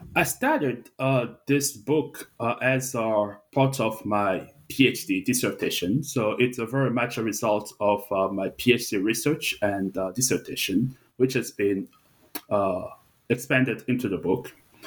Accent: DR Congo; So growing up in the Congo, I was very much interested in knowing what is happening and what should be done

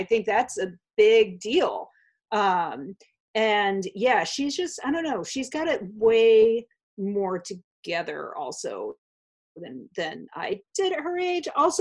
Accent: Hartford, Connecticut, United States; I grew up near Hartford, Connecticut.

